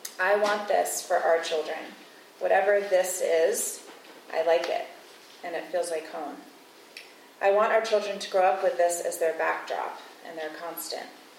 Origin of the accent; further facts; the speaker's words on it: Atlanta, Georgia, United States; also born or lived in New Hampshire; I come because that is what we did growing up in Atlanta, where everyone went to church, and later in New Hampshire.